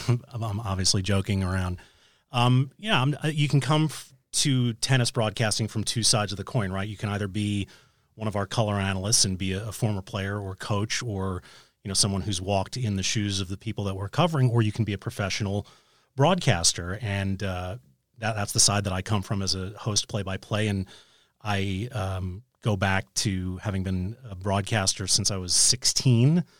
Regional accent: New York City, New York, United States; And I did that growing up in New York City. I was a huge Rangers fan and a Yankees fan

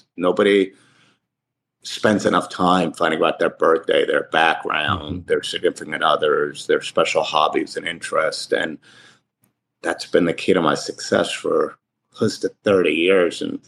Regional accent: Livingston, New Jersey, United States; I grew up in Livingston, New Jersey, had a great loving mother and father

